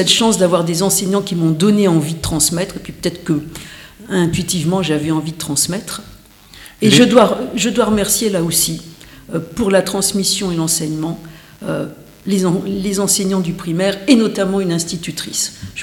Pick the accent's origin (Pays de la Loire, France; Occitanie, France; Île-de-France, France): Île-de-France, France; Paris; j'ai grandi au Muséum d'Histoire Naturelle de Paris